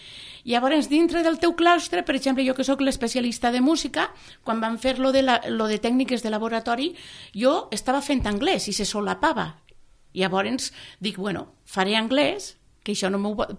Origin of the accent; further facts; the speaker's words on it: Barcelona, Catalonia, Spain; jo vinc de Barcelona, de les rodalies de Barcelona